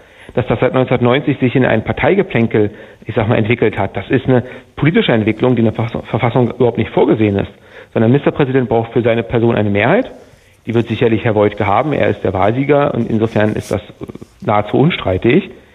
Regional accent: Bernau, Brandenburg, Germany; ein Direktmandat erringen konnten in meiner Heimatstadt in Bernau

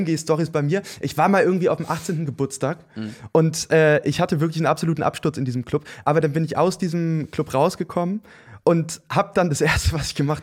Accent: Berlin, Germany; ich komme irgendwie aus Berlin

